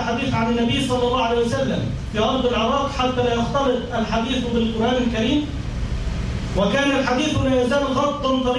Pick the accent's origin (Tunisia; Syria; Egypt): Egypt; عندنا في مصر ابتلينا والعياذ بالله